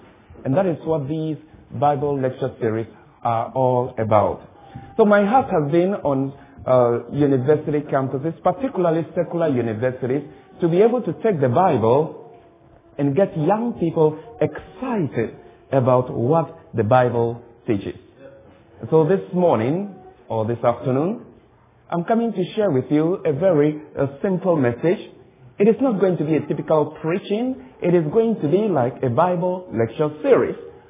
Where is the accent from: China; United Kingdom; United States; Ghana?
Ghana; in my home country of Ghana, West Africa.